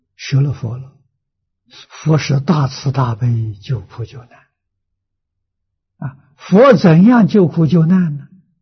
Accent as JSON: {"language": "Chinese", "country": "China", "said": "这个原因就是什么？我们中国人常讲的心浮气躁啊"}